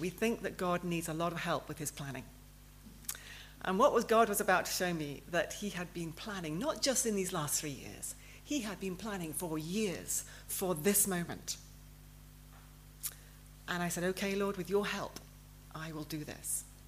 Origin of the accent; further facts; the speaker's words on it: United Kingdom; And I was being very British.